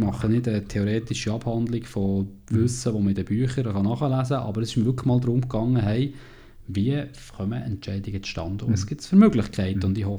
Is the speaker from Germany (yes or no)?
no; Switzerland; Als Schweizer Stimmbürger sollte es eigentlich ziemlich klar sein, wie das funktioniert.